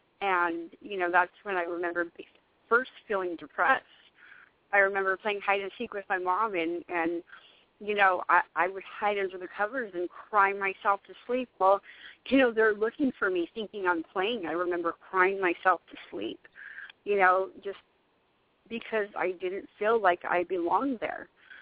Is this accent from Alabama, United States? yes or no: no; East Los Angeles, California, United States; originally I'm from East L.A.